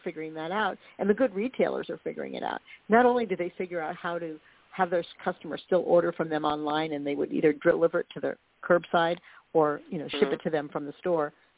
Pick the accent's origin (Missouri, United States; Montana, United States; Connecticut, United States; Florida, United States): Florida, United States; Miami; I grew up around Dadeland Mall in Miami, which, you know, is a gigantic mall now, but it was a small mall, outdoor mall